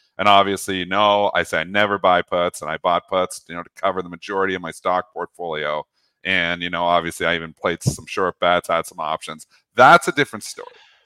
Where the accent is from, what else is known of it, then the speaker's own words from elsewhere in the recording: Canada; I have my long-term portfolio at BMO because I'm Canadian.